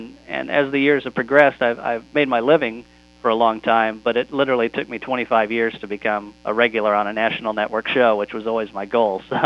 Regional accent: Topeka, Kansas, United States; Yeah, I'm originally from Topeka, Kansas, and went to the University of Kansas.

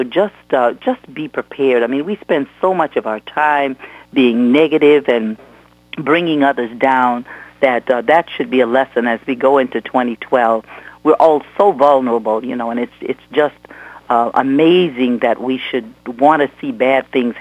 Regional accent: West Coast, United States; I came from the West Coast, too, and I had been accustomed to, you know, small earthquakes, even large ones sometimes

